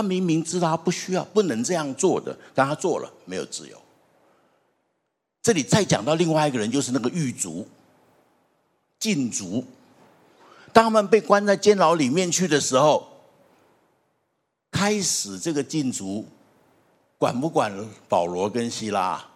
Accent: China; 你说我们中国人不这样的，我们中国人不爱钱，对不对？

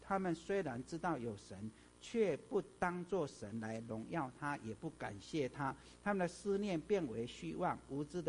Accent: China; 所以我们中国人讲，无是非之心非人也，无恻隐之心非人也。

